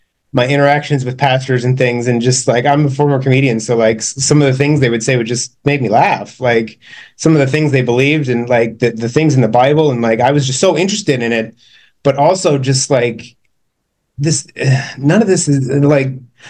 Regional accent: Phoenix, Arizona, United States; I'm from Phoenix. That's where I am currently. I moved back down here.

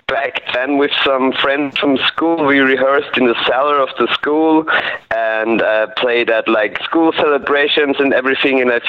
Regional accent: Graz, Styria, Austria; I actually was born and raised in Graz, which is the capital of Styria, a southern county in Austria. And it's the so-called second largest city, which means it has only got 300,000 inhabitants.

